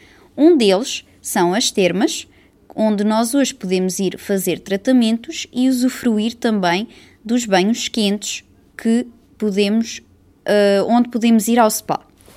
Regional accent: Chaves, Norte, Portugal; Eu sou de uma zona de Portugal que fica no norte do país, muito perto de Espanha, e a cidade de onde eu venho chama-se Chaves. Chaves é conhecida por ser uma cidade romana

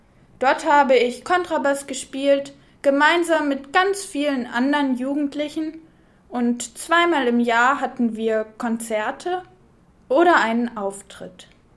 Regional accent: Lower Saxony, Germany; ich komme aus Niedersachsen. Ich wohne in einer Stadt in der Nähe von Hannover.

